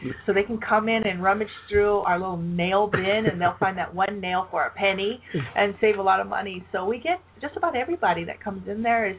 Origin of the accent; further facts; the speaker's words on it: California, United States; we were from the Bay Area. I grew up in the Bay Area.